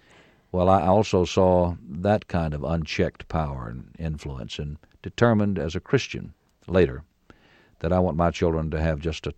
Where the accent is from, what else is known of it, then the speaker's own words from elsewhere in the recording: Lynchburg, Virginia, United States; Yes, I grew up in Lynchburg, Virginia, born there in 1933.